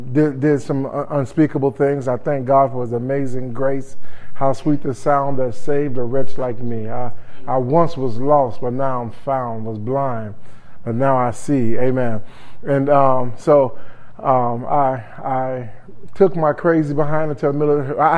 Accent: Chicago, Illinois, United States; So I was born and half raised in Chicago, got jumped in a gang at a very early age.

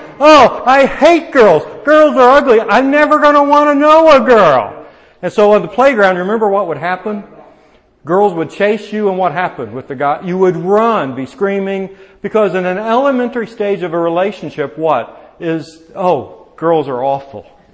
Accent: Indianapolis, Indiana, United States; I grew up in Indianapolis. I played basketball because I grew up in Indy.

